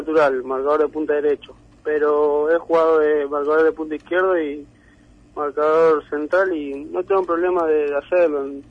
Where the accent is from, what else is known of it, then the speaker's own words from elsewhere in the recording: Santa Fe, Argentina; born there; Barrio, sí, Santa Fe, Barrio Belgrano.